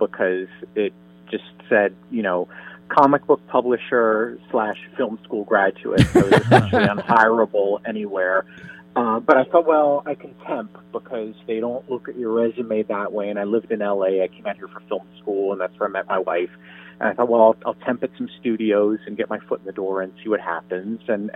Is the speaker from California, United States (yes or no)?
no; Miami, Florida, United States; And when I was growing up in Miami and I was in college, I had an internship at CNN.